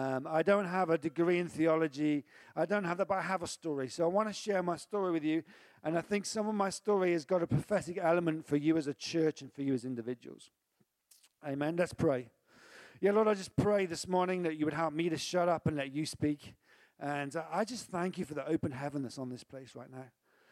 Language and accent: English; South West England, United Kingdom; I'm from the West Country.